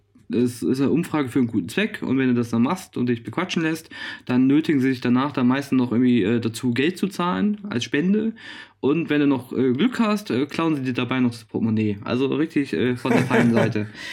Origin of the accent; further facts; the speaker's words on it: North Rhine-Westphalia, Germany; Man muss dazu sagen, wir kommen aus der Kölner Ecke.